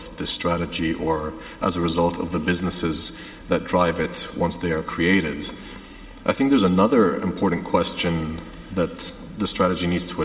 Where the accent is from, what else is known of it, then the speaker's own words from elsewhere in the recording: Egypt; I'm from Egypt.